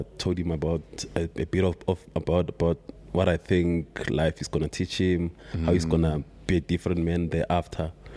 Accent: Gauteng, South Africa; Even used to come and play, play in Pretoria, like, you know, coming from my hometown, Bakersfort, coming to Pretoria to play.

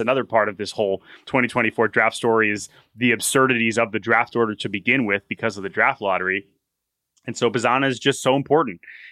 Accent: Australia; Everybody knows I'm Australian.

